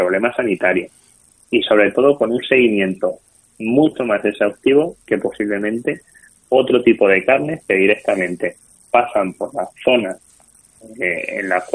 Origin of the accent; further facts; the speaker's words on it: Toledo, Castilla-La Mancha, Spain; yo soy de Toledo y una de las elaboraciones que más realizamos es la perdiz.